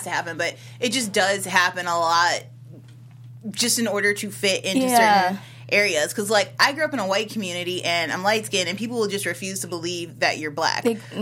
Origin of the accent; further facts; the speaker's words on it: Nigeria; but I'm Nigerian